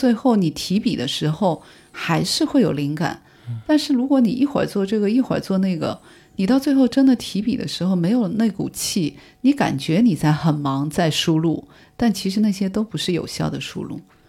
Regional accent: Shanghai, China; 我曾经觉得我是一个土生土长的上海人

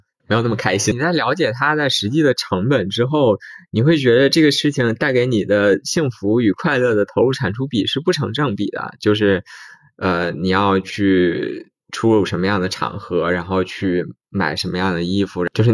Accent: Beijing, China; 毕竟我是北京人，实际情况我是比较了解的。

